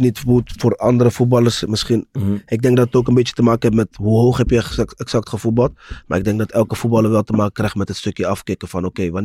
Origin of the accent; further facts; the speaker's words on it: Rotterdam, South Holland, Netherlands; ik kom uit de Gelder, man. Ik kom uit Rotterdam-West, Mauritsstraat. Broer, ik woonde naast Pauluskerk.